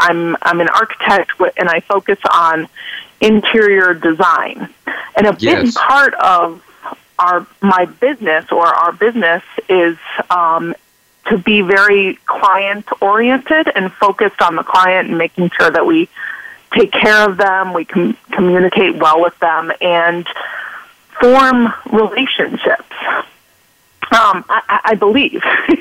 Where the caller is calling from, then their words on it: Chicago, Illinois, United States; Chicago, Illinois.